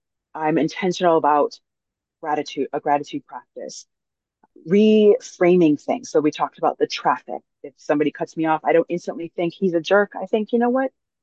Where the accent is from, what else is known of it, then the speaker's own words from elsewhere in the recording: Chicago, Illinois, United States; I grew up in Chicago. I get it.